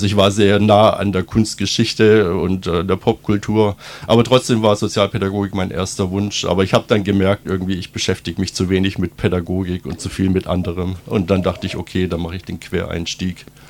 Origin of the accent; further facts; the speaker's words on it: Böblingen, Baden-Württemberg, Germany; born there; now in Tübingen, Germany; ich bin 1967 in Böblingen geboren, habe es in meinem Leben immerhin bis Tübingen geschafft, also ich gehöre quasi zum deutschen Jet-Set, und bin dann nach dem Zivildienst nach Tübingen zum Studium gekommen